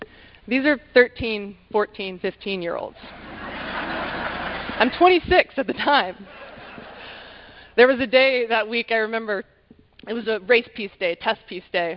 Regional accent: Louisiana, United States; I'm from Louisiana. I'm not scared of mosquitoes, but we don't mess around in small boats and water down there.

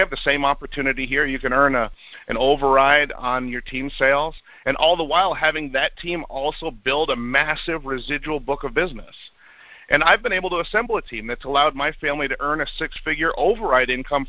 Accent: Rutland, Vermont, United States; because I grew up in Rutland, Vermont, and I saw the world through magazines, books, and television.

